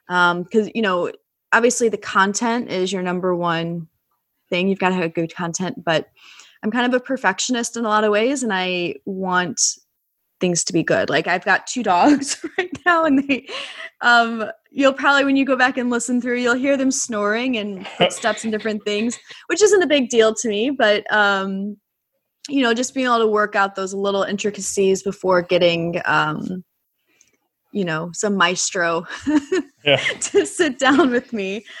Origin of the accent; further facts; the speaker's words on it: St. Louis, Missouri, United States; I have, except when I grew up in St. Louis, in West County area, and I left for college for a couple of years